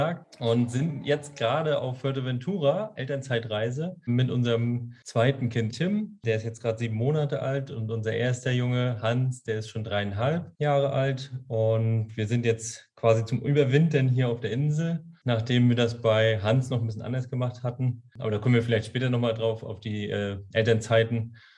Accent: Wismar, Mecklenburg-Vorpommern, Germany; Genau, wir kommen aus Wismar, haben da unsere Base, unser Happy House

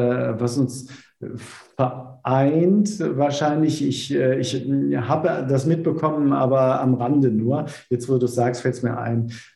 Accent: North Rhine-Westphalia, Germany; also born or lived in Franconia; Und ich habe 13 Jahre in Franken gelebt, ja, aber ich stamme tatsächlich aus der Voreifel.

